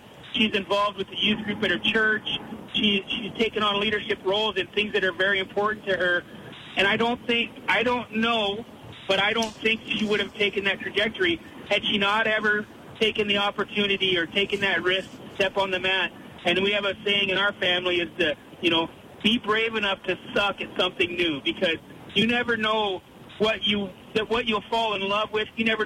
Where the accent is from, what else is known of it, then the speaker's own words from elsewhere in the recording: Montana, United States; Wrestling, I grew up wrestling in Montana.